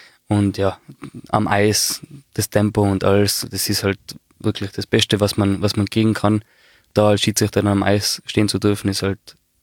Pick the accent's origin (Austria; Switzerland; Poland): Austria